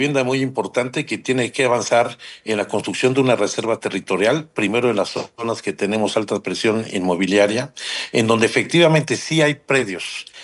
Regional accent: San Miguel Chapultepec, Mexico City, Mexico; Yo soy originario de San Miguel Chapultepec también

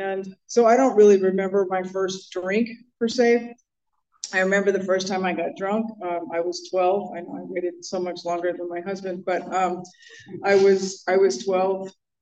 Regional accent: California, United States; I grew up in the San Fernando Valley.

